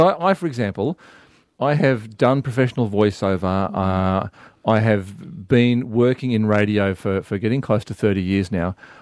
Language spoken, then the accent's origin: English; New South Wales, Australia; Because I used to sound quite nasal, mate. I grew up in New South Wales, in the middle of New South Wales